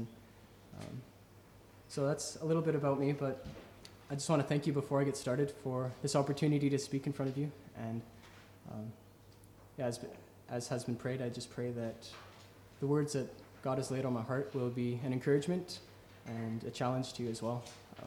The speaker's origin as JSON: {"language": "English", "region": "Alberta", "country": "Canada", "said": "I'm originally from Alberta, Canada. So I came down to Cape Henare about a year and a half ago"}